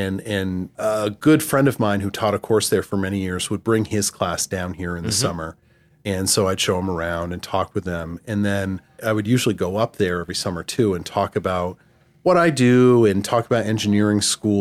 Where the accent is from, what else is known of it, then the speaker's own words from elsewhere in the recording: Chesterfield, New Hampshire, United States; Yeah, I grew up in Southwest New Hampshire, outside of Keene, I in a town called Chesterfield, and then I went to Keene High School. So my hometown is 3,000 people, pretty rural